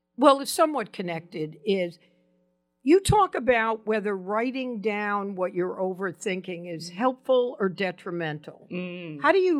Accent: New York, United States; I'm from New York, there are none.

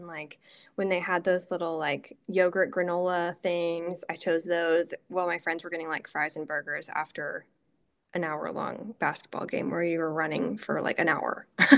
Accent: Midwest, United States; And I mean, we're from the Midwest. It's like we have casseroles all the time.

